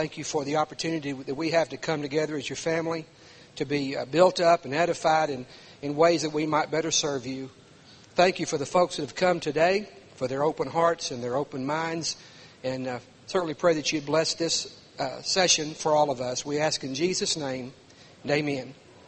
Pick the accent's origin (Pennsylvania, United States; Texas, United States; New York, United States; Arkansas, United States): Arkansas, United States; Rogers; I'm from Rogers, Arkansas.